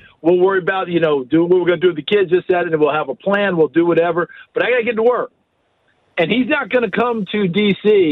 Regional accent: New York, United States; Okay, look, I'm really old, and I grew up in the New York area

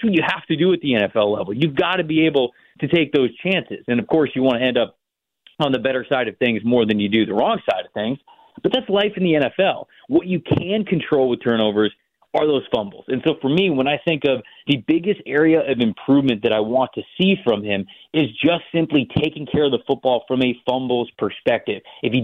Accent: Florida, United States; And, you know, I'm from the Tampa Bay area.

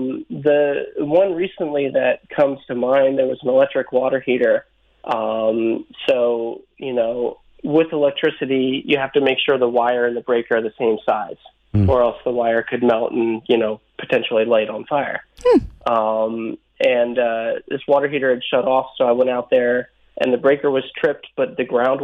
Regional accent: Pennsylvania, United States; now in Tucson, United States; I grew up in Pennsylvania and did a lot of plumbing out there, and then moved here to Tucson about 5 years ago.

